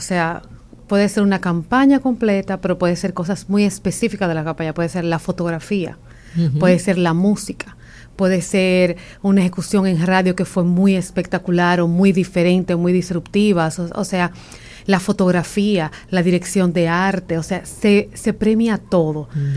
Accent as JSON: {"language": "Spanish", "country": "Dominican Republic", "said": "como apretados que somos los dominicanos"}